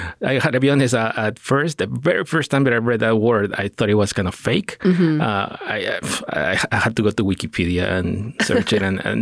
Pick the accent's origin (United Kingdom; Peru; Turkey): Peru; now in United States; I'm originally from Peru, and that's where I obtained my bachelor's degree in chemistry. And then I came to the States to pursue my PhD in organic chemistry.